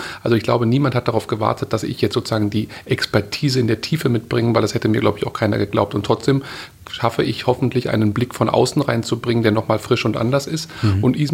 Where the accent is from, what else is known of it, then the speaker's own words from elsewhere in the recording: North Rhine-Westphalia, Germany; Ruhrgebiet ist meine Heimat.